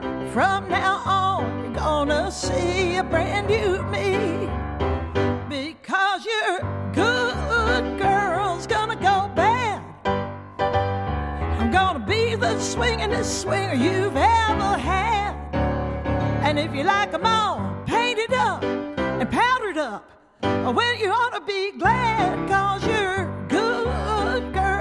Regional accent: Vinton, Louisiana, United States; also born or lived in Orange, Texas; I was born in Orange, Texas, and raised in Vinton, Louisiana, where all my people were in Louisiana.

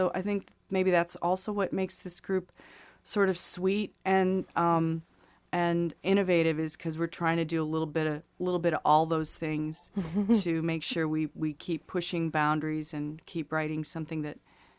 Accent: Phoenix, United States; also born or lived in Portland; I was raised in Phoenix and Portland predominantly.

